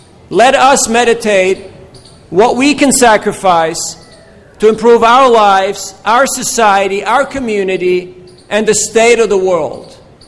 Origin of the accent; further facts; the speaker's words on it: Dallas, Texas, United States; I met a lady from Dallas, Texas. I'm from Dallas, Texas.